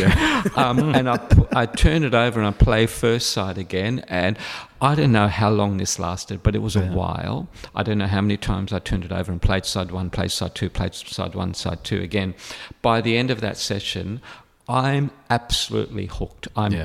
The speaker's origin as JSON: {"language": "English", "town": "Alexandria", "region": "Alexandria Governorate", "country": "Egypt", "tie": "born or raised there", "said": "I grew up in Alexandria."}